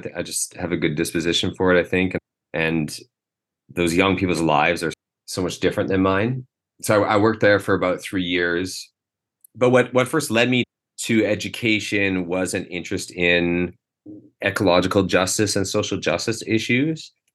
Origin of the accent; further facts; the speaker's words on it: Courtenay, British Columbia, Canada; I was born and raised in Courtney, BC, on the traditional territories of the Comox First Nation.